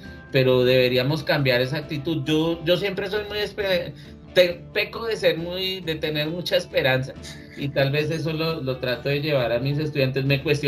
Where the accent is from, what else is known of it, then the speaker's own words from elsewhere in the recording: Colombia; Es lo mismo acá de nosotros como colombianos, ¿no?